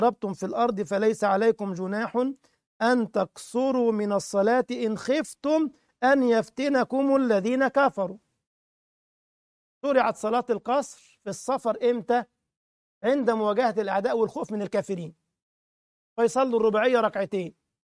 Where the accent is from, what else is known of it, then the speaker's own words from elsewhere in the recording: Egypt; إنه غير معهود عندنا في مصر